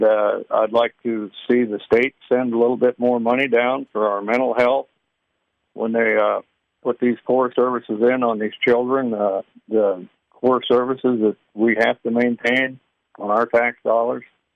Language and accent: English; Iowa, United States; I'm born and raised in Des Moines County, and I've got a lot of history here in Des Moines County.